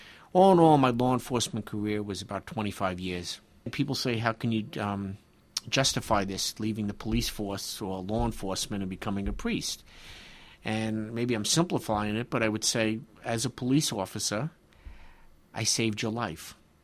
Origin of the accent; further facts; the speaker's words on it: Long Island, New York, United States; also born or lived in Manhattan / Brooklyn; I was born in Manhattan and lived in Brooklyn, New York for a while. And but then most of my life was spent in Long Island.